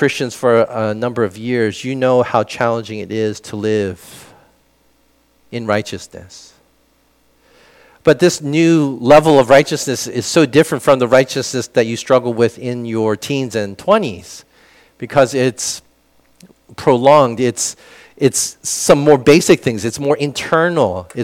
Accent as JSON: {"language": "English", "region": "Pennsylvania", "country": "United States", "tie": "born or raised there", "said": "I grew up in a suburb, but I spent a lot of time downtown, and our church was in North Philadelphia, so it was influenced by kind of a inner city vibe."}